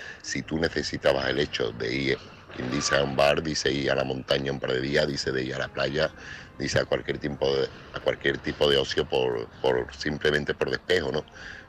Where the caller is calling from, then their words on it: Seville, Andalusia, Spain; corresponsal de Sevilla.